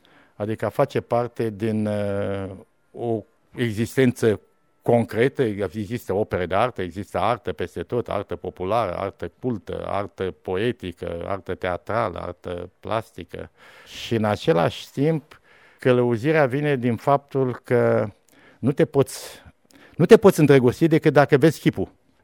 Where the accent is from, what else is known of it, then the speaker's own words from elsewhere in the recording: Moldavia, Romania; Lumea însemnând lumea satului românesc, lumea regiunilor românești, sunt moldovean, am lucrat la Cluj, am lucrat la Arad, sunt român